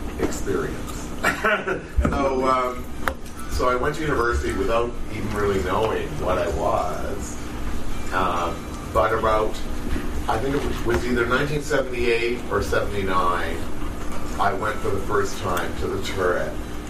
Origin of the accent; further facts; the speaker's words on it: Bathurst, New Brunswick, Canada; I grew up in Bathurst, New Brunswick. And when I graduated high school in 1977, I chose to go to Dalhousie